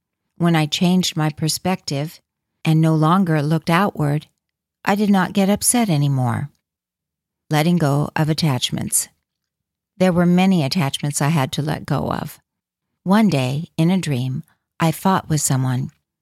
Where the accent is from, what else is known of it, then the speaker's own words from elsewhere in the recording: Inner Mongolia, China; I am from Inner Mongolia and speak the Mongolian language. When I met Mongolian people, I talked to them in Mongolian